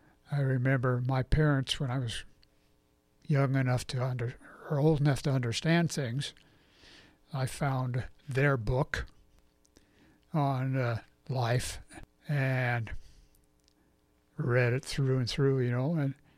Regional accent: Fairbanks, Alaska, United States; born there; Since I was born in Fairbanks in Alaska in 1940, Alaska, required the men to sign up for the draft.

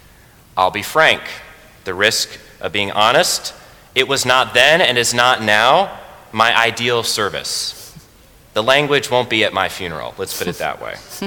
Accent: Washington, District of Columbia, United States; The Episcopal Church where I grew up in Washington, D.C., did not hold any Rite One services.

